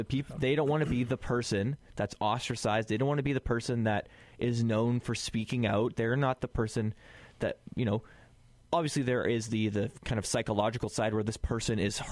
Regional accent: Canada; It's because we're Canadian and we don't want to confront each other.

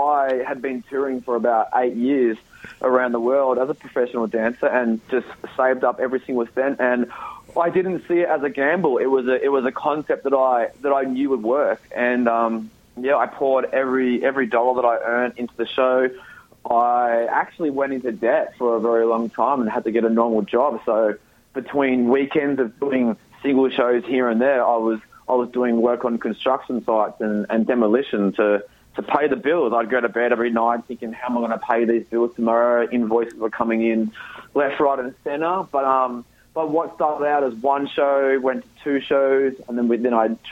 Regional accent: Australia; I'm an Australian myself.

